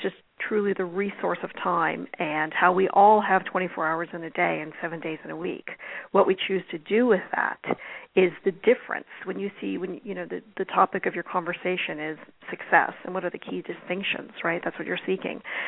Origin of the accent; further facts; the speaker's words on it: Sedona, Arizona, United States; Remember, I'm from Sedona